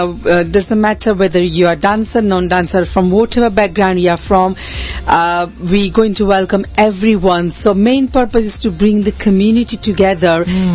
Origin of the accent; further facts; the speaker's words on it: Gujarat, India; Well, I'm from originally from India, Gujarat, and I started dancing at the age of probably 6-7